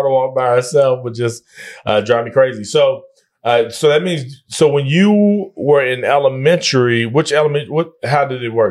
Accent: Guthrie, Oklahoma, United States; when I grew up in Guthrie, we would do like bikes.

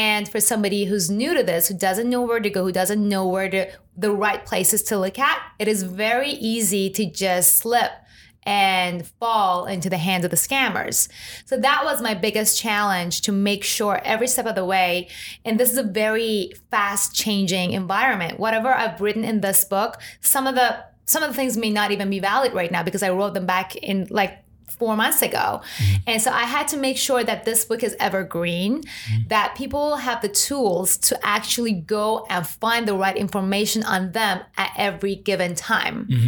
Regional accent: Iran; moved away as an adult; I was born and raised in Iran. I was there until 18. And to be honest, I actually liked living there. And this might sound strange because I'm not even Muslim. I was a minority there, religious minority.

